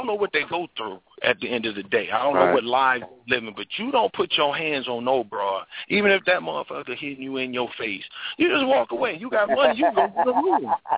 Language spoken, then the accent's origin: English; Michigan, United States; You know, the Lions, you know, I'm from Michigan, man.